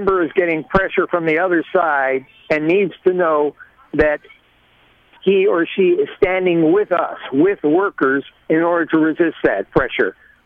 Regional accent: Illinois, United States; I'm originally from Illinois.

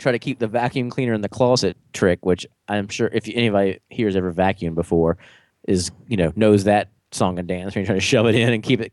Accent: the South, United States; I saw there's a Jefferson Davis Middle School that I almost took a picture of to prove that I was from the South.

